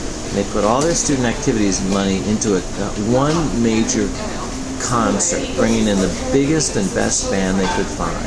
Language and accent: English; Tennessee, United States; So from Tennessee to Southern Illinois University at Carbondale, where I met my wife.